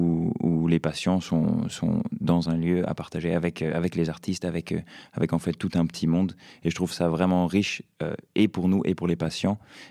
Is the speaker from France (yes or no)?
yes; Colombey, France; Alors, j'ai grandi à Colombey, donc je suis de pas très loin d'ici.